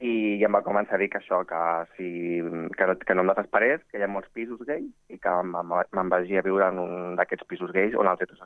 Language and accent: Catalan; Catalonia, Spain; jo soc de Catalunya